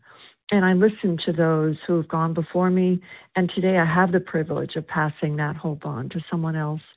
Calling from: South Carolina, United States

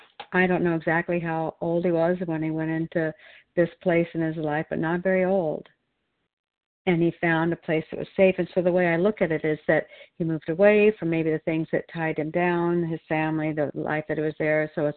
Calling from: Oregon, United States

